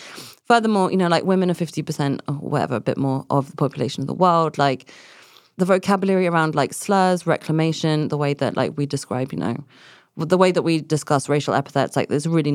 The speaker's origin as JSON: {"language": "English", "country": "United Kingdom", "said": "it is quite funny as like a British person to be here, especially with other Brits sometimes in a bar"}